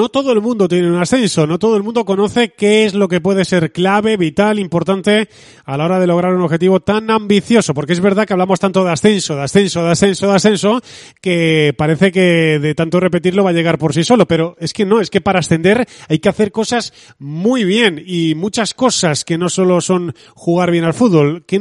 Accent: Albacete, Castilla-La Mancha, Spain; Yo recuerdo, vengo de Albacete, yo recuerdo aquel Albacete

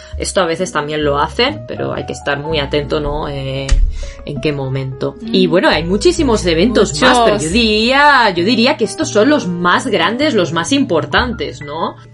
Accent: Spain; now in Japan; quizás es que yo vengo de España

